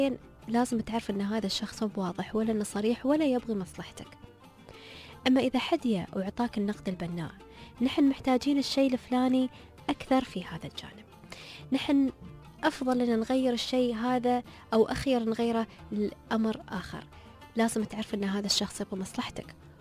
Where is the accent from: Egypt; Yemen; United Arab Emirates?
United Arab Emirates; عندنا في الإمارات.